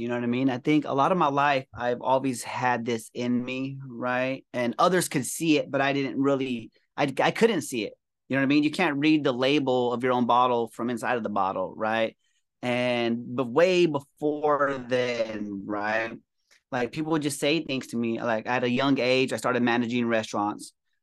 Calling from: Phoenix, Arizona, United States; Yes, I am coming in from Phoenix, Arizona. Yes. United States of America, US of A, right?

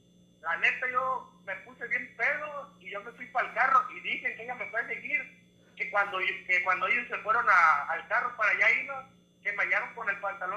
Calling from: Oregon, United States; Ahorita estamos en Oregon

